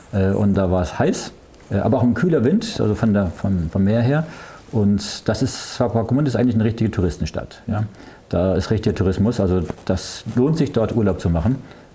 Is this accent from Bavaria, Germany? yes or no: no; Hanover, Lower Saxony, Germany; Aber die sprechen wie bei uns in Hannover, ja, in Niedersachsen, so ein reines Hochdeutsch sprechen.